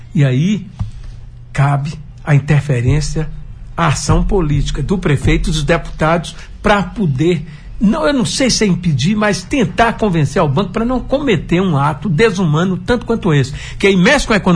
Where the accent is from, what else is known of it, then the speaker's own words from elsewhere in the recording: Mortugaba, Bahia, Brazil; nós somos de Mortugaba, que é próxima de Condeúba.